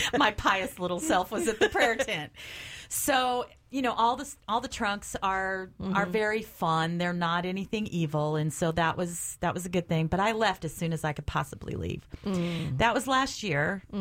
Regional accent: Missouri, United States; I'm from Missouri

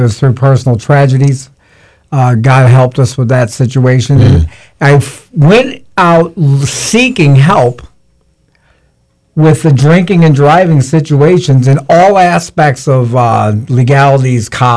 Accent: Michigan, United States; I grew up north in Michigan.

